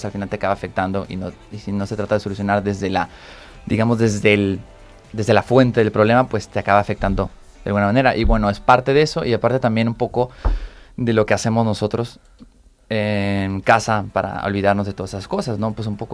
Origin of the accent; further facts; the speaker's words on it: Mexico City, Mexico; now in Barcelona, Spain; Para nosotros como buenos mexicanos de la ciudad que venimos